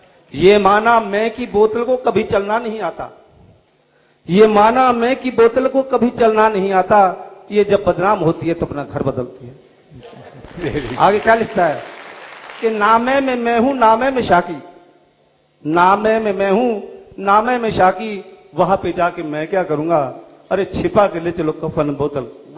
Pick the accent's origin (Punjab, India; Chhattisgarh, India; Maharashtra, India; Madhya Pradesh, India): Maharashtra, India; Bhusawal; मैं महाराष्ट्र भुसावल से हूं।